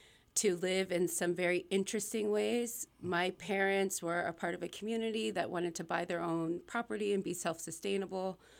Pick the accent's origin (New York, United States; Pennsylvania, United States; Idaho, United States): Pennsylvania, United States; Philadelphia; Yeah, I'm from Philadelphia. I kind of bounced around a lot.